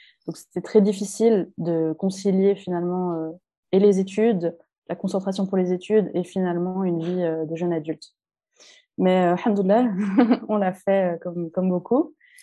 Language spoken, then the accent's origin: French; Geneva, Switzerland; J'ai grandi à Genève, de parents algériens, et ma mère est algéro-suissesse, et mon père est algéro-canadien, ce qui fait cette magnifique addition de trois nationalités